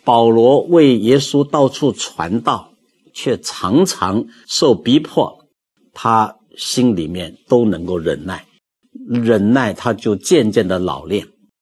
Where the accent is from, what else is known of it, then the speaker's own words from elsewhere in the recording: China; 我们中国人说到人生四大乐